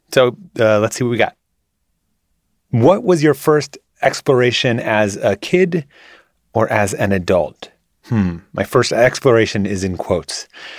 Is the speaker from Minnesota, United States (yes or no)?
yes; Minneapolis, Minnesota, United States; I grew up in Minneapolis. It's such a cool city. It is just fun, vibrant place.